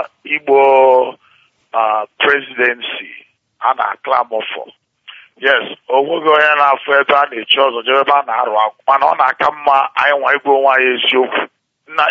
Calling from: Modena, Emilia-Romagna, Italy; I am calling from Italy, Modena, precisely.

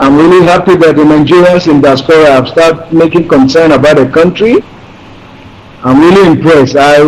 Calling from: Malaysia; humanitarian custodian. I'm calling from Radio Biafra, Malaysia.

